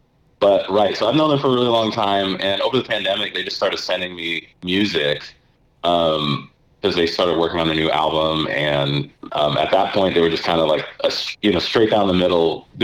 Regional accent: Seattle, Washington, United States; because they're Seattle, and I'm from Seattle originally.

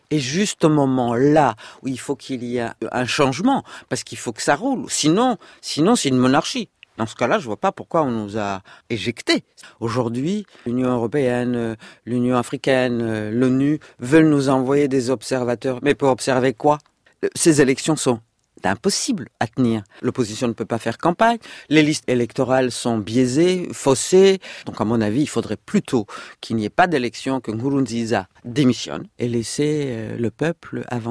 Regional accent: Burundi; born there; je suis née princesse royale burundaise. Je suis née au Burundi, mon père était le frère du roi Mwambutsa IV, son unique frère.

